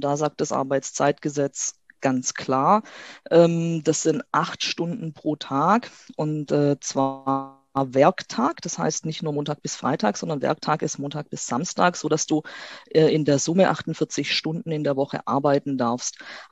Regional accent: Stuttgart, Baden-Württemberg, Germany; Also, ich meine, wie gesagt, ich komme aus Stuttgart.

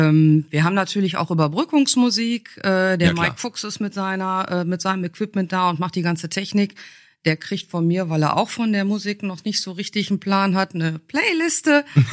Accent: Dorsten, North Rhine-Westphalia, Germany; also born or lived in Switzerland; Ich bin in der Schweiz geboren und ich glaube, ich habe die längste Zeit, also bis letztens in Dorsten gelebt, weil meine Eltern dann da irgendwann gelandet sind, als wir in die Schule gekommen sind. Habe jetzt festgestellt, ich wohne jetzt seit 22 Jahren in Kicheln.

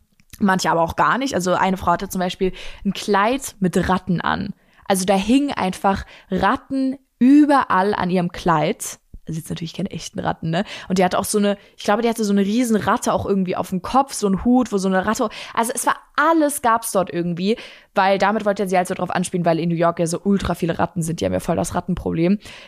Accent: Bavaria, Germany; Bei uns in Bayern sagt man Fasching dazu.

